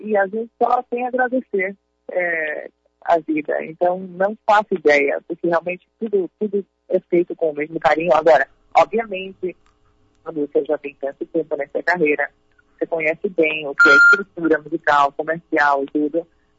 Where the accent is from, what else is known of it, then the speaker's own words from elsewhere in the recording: Panama; first language Spanish; Portuguese is a second language; now in United States; Eu nasci e cresci no Panamá, então minha primeira língua é o espanhol. Depois eu aprendi português por conta da minha família materna. E o inglês, porque eu moro nos Estados Unidos